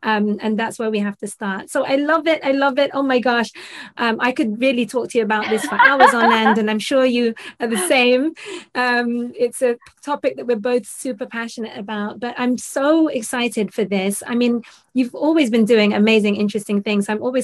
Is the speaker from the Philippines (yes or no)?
yes; Philippines; being a Filipina